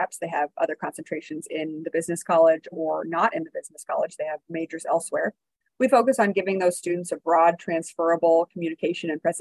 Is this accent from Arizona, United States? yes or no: no; Nebraska, United States; As you said … I'm the director for the Center for Professional Sales here at UNO. I'm originally from Nebraska, and I'm back here at UNO after stints in Washington, D.C. and abroad and in Wisconsin.